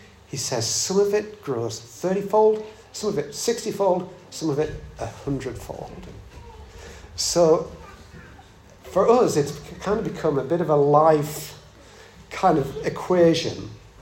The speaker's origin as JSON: {"language": "English", "region": "East of England", "country": "United Kingdom", "said": "I'm going to come next time I'm in Hertfordshire because I'm from Hertfordshire."}